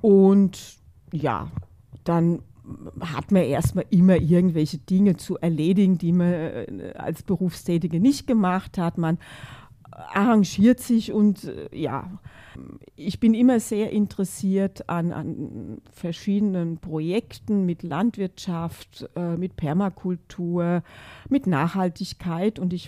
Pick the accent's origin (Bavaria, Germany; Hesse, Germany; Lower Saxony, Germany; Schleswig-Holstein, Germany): Hesse, Germany; now in Vienna, Austria; ich komme aus der Gegend von Frankfurt, wir haben eine andere Gastfreundschaft.